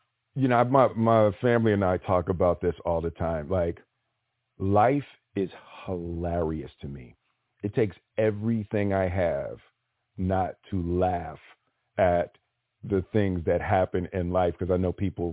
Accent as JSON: {"language": "English", "town": "Philadelphia", "region": "Pennsylvania", "country": "United States", "tie": "born or raised there", "said": "my father was abusive and, you know, I grew up in Philly and, you know, fighting was a real thing."}